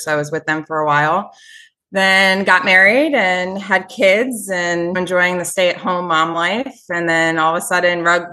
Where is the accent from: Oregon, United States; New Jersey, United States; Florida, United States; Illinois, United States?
Florida, United States; I'm born and raised in South Florida. Floridian, not many of us.